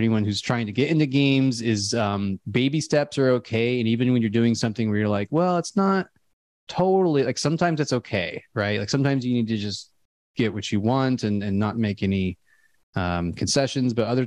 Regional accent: Midwest, United States; we grew up in the Midwest. And there nobody was like, there's no game development programs.

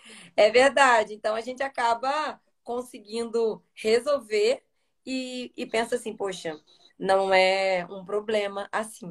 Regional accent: Paracambi, Rio de Janeiro, Brazil; Eu sou do Rio, eu moro em Paracambi, uma cidade do Rio.

